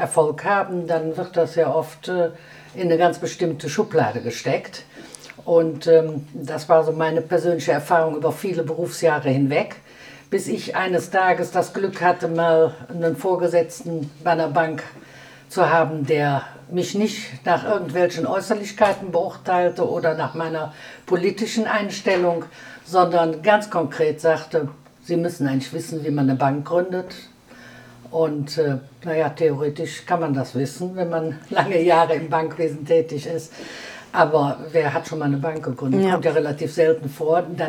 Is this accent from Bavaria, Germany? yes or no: no; Bensberg, North Rhine-Westphalia, Germany; born there; Wir sind beide in Bensberg geboren.